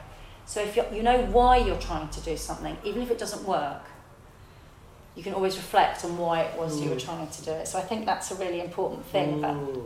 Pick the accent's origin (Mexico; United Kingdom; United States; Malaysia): United Kingdom; Croydon, London; they were all from North London, they were all really cool, and I was from Croydon.